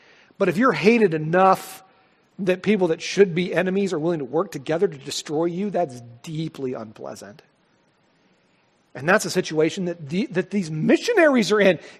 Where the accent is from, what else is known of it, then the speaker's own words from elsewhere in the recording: United States; as I think about as an American, is that I am deeply concerned about the times that are ahead.